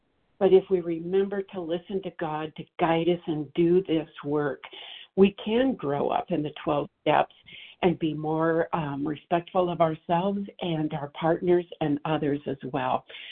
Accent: Montana, United States; Okay, I am from Montana, and this is the only second time I've spoken, so a little nervous.

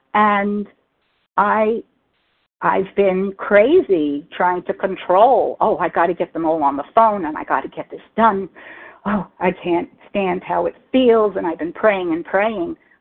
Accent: Massachusetts, United States; I'm from Massachusetts.

